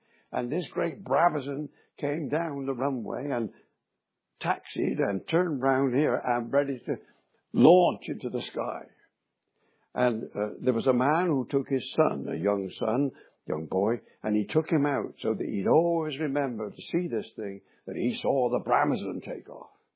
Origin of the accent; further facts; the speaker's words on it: Bristol, South West England, United Kingdom; When I was a boy, I was born in Bristol. And we lived a cycle ride away from a place called Filton.